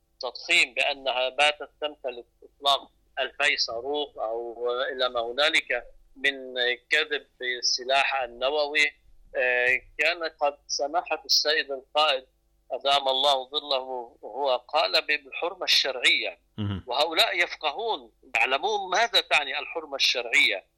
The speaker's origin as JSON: {"language": "Arabic", "country": "Lebanon", "said": "عندنا في لبنان"}